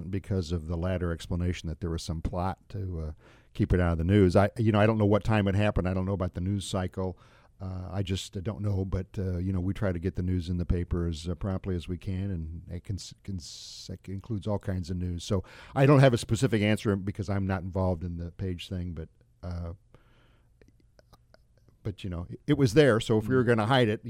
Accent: St. Louis, Missouri, United States; I grew up near St. Louis.

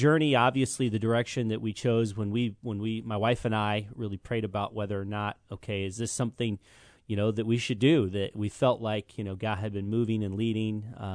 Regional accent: Champaign, Illinois, United States; now in Philo, United States; And so yeah, we've been in Philo because I'm from Champaign originally, area born and raised.

